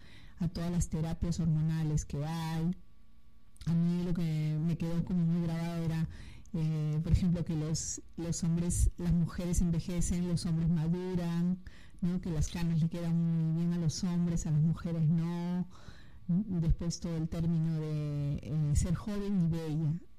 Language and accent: Spanish; Lima, Peru; now in Barcelona, Spain; yo soy de Lima